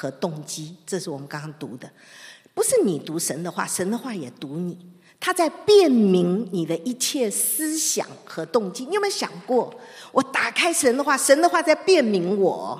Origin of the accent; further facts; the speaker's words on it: China; 连我们中国人不信主的人都会说养不教父之过